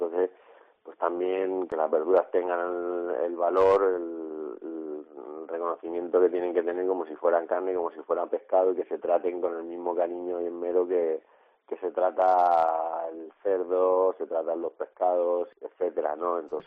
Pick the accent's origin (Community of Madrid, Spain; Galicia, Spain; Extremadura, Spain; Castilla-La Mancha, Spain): Castilla-La Mancha, Spain; now in Murcia, Spain; como yo soy manchego, me llevo aquí 20 años ya en Murcia